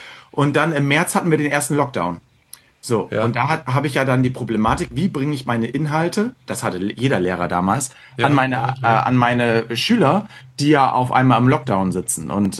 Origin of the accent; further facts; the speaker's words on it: Bremen, Germany; Ich komme aus Bremen.